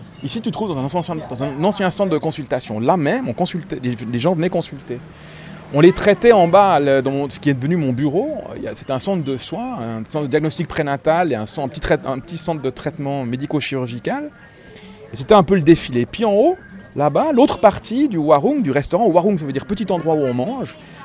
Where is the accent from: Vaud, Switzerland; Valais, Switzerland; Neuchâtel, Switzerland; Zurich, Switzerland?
Zurich, Switzerland; also born or lived in Paris, France; Moi, je suis né à Paris, par contre. Voilà. J'ai un papa français, une maman française. Et puis, l'existence a fait que j'ai grandi en Suisse, à Zurich. Je suis de profession médicale